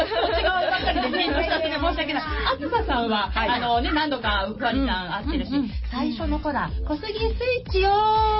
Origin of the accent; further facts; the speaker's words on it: Kawasaki, Kanagawa, Japan; はい、川崎生まれ川崎育ち、自称夢見ヶ崎動物公園専属アイドル、 … 、おしゃべり担当、